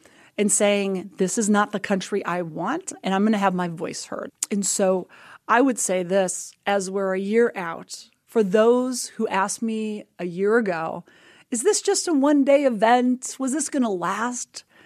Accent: Montana, United States; The 10,000 that showed up in my home state of Montana in Helena.

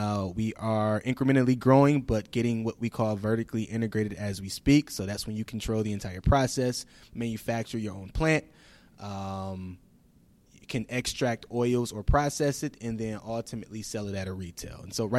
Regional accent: Pontiac, Michigan, United States; I hail from Pontiac, Michigan, so not that far from here.

